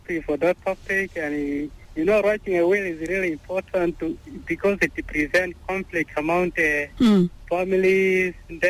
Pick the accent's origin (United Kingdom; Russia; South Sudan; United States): South Sudan; Pibor, Jonglei; from Pibor.